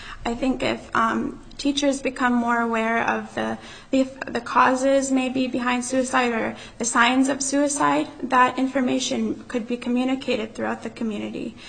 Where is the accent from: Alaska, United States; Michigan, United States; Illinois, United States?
Alaska, United States; Pilot Station; I have a cousin who committed suicide, a cousin that I grew up with in Pilot Station, Alaska.